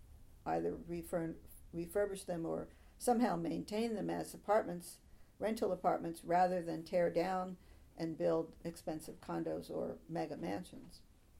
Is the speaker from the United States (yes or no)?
yes; New Jersey, United States; now in Mill Valley, United States; I could say I'm from New Jersey.